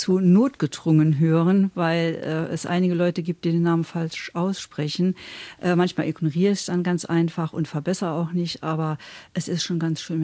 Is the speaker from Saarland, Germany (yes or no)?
yes; Saarlouis, Saarland, Germany; born there; im Saarland geboren, direkt an der französischen Grenze, also einen Steinwurf sozusagen entfernt in Saint-Louis, der Sonnenstadt, der Gründung von Louis XIV.